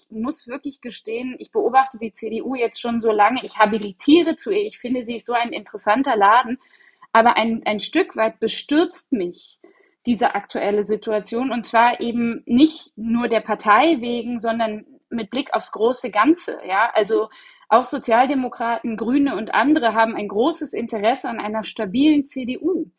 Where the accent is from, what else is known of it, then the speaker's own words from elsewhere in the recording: Rhineland-Palatinate, Germany; Und ich komme ja aus Rheinland-Pfalz, das kann ich an der Stelle erwähnen